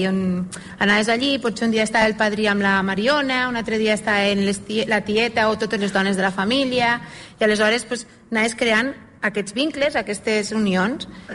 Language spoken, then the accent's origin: Catalan; Almacelles, Catalonia, Spain; Jo soc d'Almacelles i allí feien càstings.